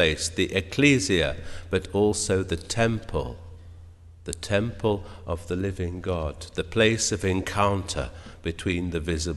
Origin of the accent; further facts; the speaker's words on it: England, United Kingdom; you can probably hear that I'm from England